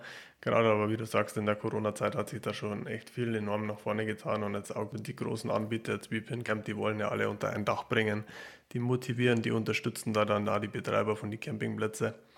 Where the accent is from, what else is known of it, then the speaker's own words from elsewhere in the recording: Bavaria, Germany; da sind wir auch raus bei uns in Bayern